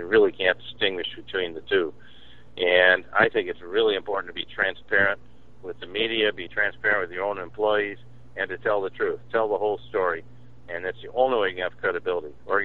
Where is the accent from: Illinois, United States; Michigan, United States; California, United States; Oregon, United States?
Michigan, United States; I grew up in Michigan, and I saw them 30 years